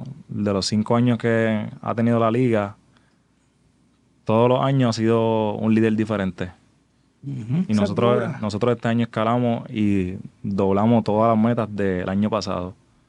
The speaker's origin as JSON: {"language": "Spanish", "town": "Toa Baja", "country": "Puerto Rico", "tie": "born or raised there", "said": "yo por lo menos siempre he sido del barrio, soy nativo de Tua Baja."}